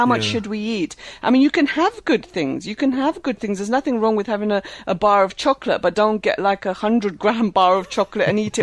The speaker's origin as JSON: {"language": "English", "region": "London", "country": "United Kingdom", "tie": "born or raised there", "said": "But when I was growing up in London, I was from London"}